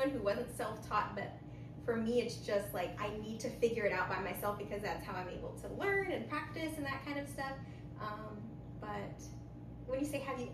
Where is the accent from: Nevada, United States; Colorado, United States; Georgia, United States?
Nevada, United States; Las Vegas; now in New York, United States; It was cold outside. I'm from Las Vegas, so like the cold weather is not for me. And now being here in New York